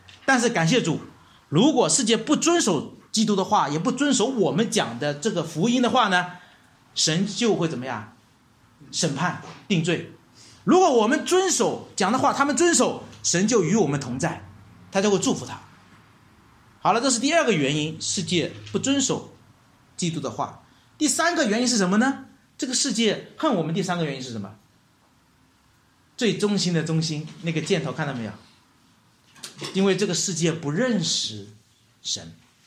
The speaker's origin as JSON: {"language": "Chinese", "country": "China", "said": "所以我们中国人是很难听别人说自己有罪的"}